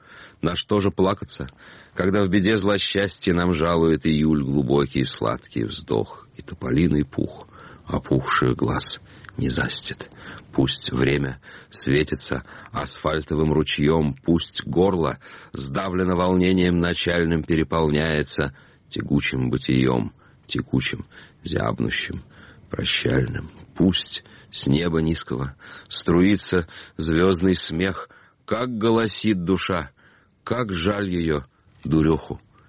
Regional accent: Moscow, Russia; also born or lived in Shymkent, Kazakhstan; now in Canada; я родился в Чимкенте, жил в Москве до 82 года. Потом уехал, жил и сейчас живу в Канаде. В Москве бываю так часто, что практически это мой второй дом.

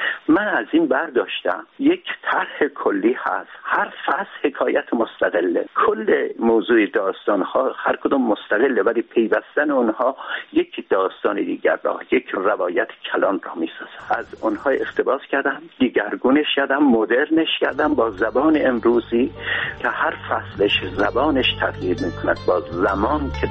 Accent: Urmia, West Azerbaijan, Iran; من در شهر خودم، یعنی ارومیا

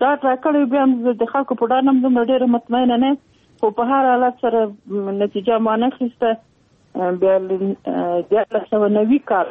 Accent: Sarkhab, Logar, Afghanistan; زه د لوګر ولایت یم، د محمد اغې ولسوالۍ او د سرخاو د کلي.

